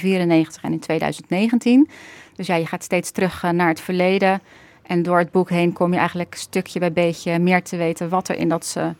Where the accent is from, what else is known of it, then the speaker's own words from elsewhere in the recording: Rotterdam, South Holland, Netherlands; Ja, dat is voornamelijk in de omgeving waar ik zelf ben opgegroeid. Ik kom uit Rotterdam-Kralingen.